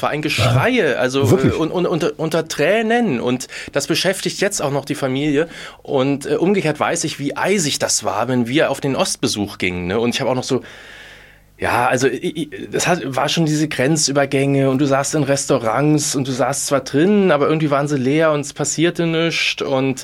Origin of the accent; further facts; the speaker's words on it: Lower Saxony, Germany; born there; Ich bin in Niedersachsen geboren, im Norden von Niedersachsen, südlich von Hamburg.